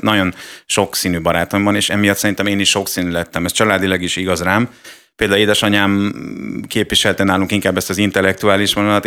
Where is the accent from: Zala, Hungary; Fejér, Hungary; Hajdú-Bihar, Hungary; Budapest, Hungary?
Budapest, Hungary; De hát valljuk be, én Budán nőttem fel.